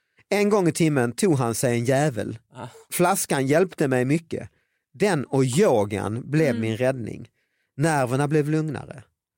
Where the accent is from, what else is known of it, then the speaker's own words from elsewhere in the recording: Småland, Sweden; Jag är ju smålänning från början, för i helvete.